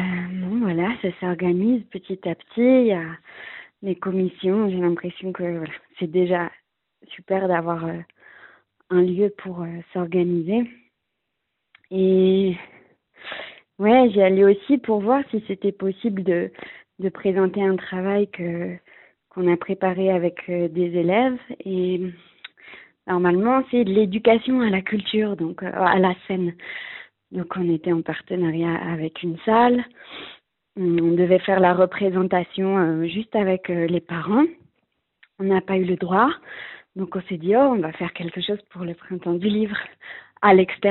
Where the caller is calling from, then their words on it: Grenoble, Auvergne-Rhône-Alpes, France; à Grenoble.